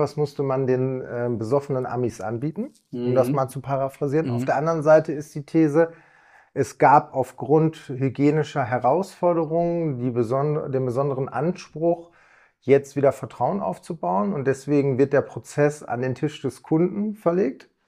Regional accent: North Rhine-Westphalia, Germany; also bei uns in Westfalen sagt man, was der Bauer nicht kennt.

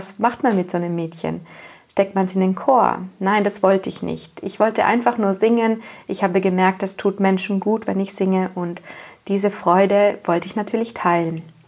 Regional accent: Trentino-Alto Adige, Italy; ich komme aus Südtirol, aus Italien und da, wo ich herkomme, es ist ein schönes Städtchen, es ist alles sehr idyllisch, man fühlt sich einfach nur wahnsinnig wohl, man hat schöne Berge um sich, liebe Leute, lächelnde Menschen und ich bin dort aufgewachsen

